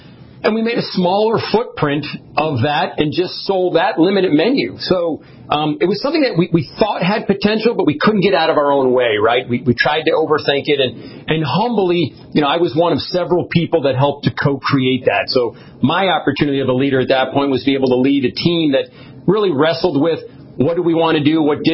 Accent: New Jersey, United States; my family owned an Italian deli growing up in New Jersey

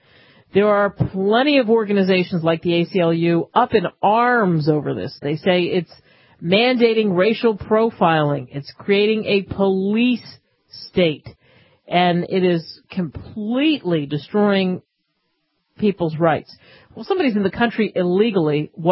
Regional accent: East Coast, United States; really growing up in the East Coast, not realizing what was happening in the Southwest

